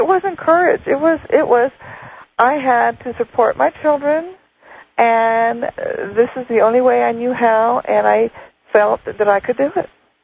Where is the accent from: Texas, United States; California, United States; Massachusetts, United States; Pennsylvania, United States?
Texas, United States; You know, because I was born and raised in South Texas, And you know, Texas is a very conservative state